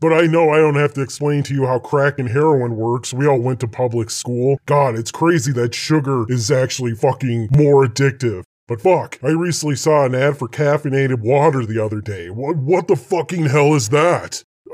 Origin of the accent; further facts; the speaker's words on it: United States; And I'm an American.